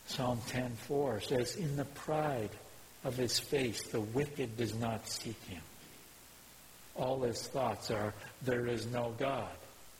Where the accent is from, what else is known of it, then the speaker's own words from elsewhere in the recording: Alberta, Canada; also born or lived in Ontario; I lived a significant several years in Ontario, but I'm Alberta, born and bred.